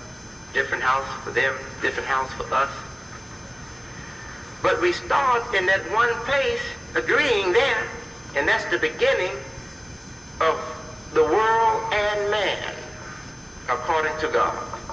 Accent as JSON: {"language": "English", "town": "Chicago", "region": "Illinois", "country": "United States", "tie": "born or raised there", "said": "in Markham and in the area of town, suburban areas of Chicago, my hometown"}